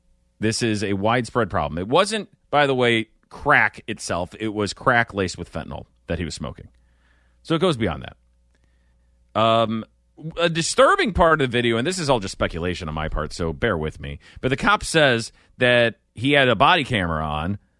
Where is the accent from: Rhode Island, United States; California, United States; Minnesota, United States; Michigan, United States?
Rhode Island, United States; accent: Rhode Island; That's my Rhode Island accent.